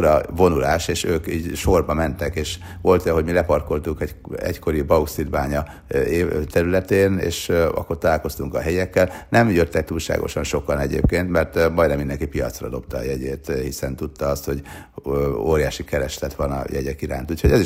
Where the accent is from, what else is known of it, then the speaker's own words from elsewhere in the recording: Hungary; de Franciaországban például Marseille-ben szerintem ott volt a legjobb a hangulat, mint magyar, ezt úgy éltem meg.